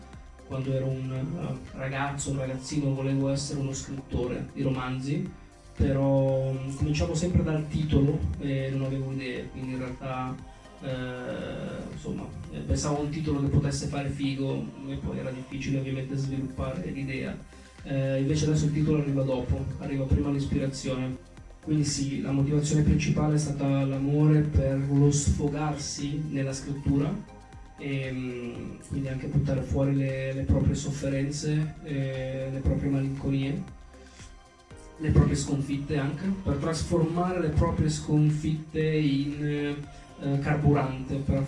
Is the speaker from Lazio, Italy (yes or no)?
no; Desio, Lombardy, Italy; E sono di Desio, vicino a Monza.